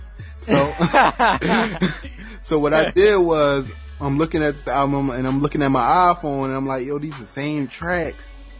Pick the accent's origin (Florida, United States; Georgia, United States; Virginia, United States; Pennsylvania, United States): Pennsylvania, United States; Chester; Now, me on the other hand, I'm from Chester. Now, it's real close to Philly